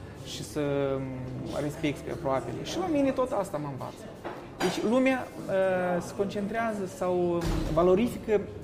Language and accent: Romanian; Moldova; oameni buni, noi suntem moldoveni.